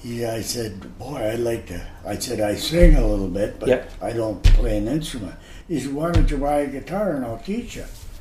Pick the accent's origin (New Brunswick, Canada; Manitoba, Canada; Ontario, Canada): Ontario, Canada; Bridgeport; Well, I'm from Bridgeport. I'm one of the Bridgeport River Rats.